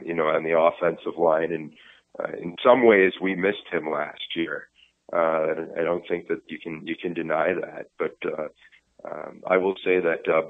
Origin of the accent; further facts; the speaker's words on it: Wisconsin, United States; born there; also born or lived in Miami; And since I was born in Wisconsin, I watch a lot of Big Ten football. I did live in Miami for a while, so I'm a Canes fan